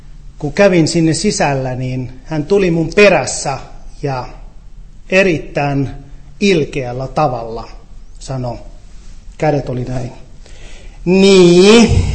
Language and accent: Finnish; Haifa, Haifa District, Israel; Finnish is a second language; Israel on minulle oma kotimaa. Mä oon kasvanut Israelissa erikoisella tavalla. Mä oon heti kättelystä pieni vauvana elänyt pieniin kahden kulttuuriin väliin. Mä oon Haifas kaupungissa syntynyt.